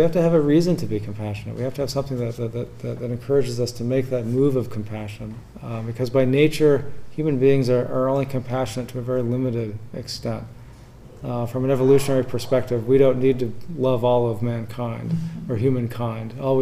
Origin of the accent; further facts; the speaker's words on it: United States; I'm an American, right?